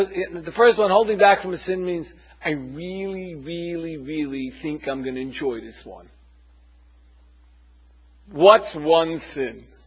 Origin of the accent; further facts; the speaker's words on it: Brooklyn, New York, United States; I'm from Brooklyn, I'm tough.